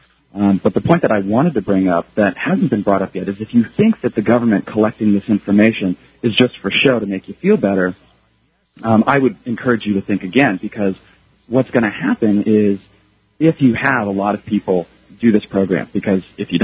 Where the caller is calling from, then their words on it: Japan; which affects me directly because I'm calling from Japan